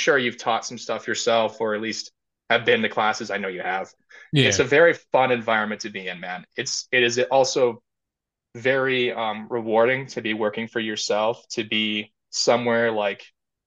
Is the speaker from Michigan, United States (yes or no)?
yes; Shelby Township, Michigan, United States; now in Ohio, United States; I am actually from Michigan. I still have my 586 area code and everything.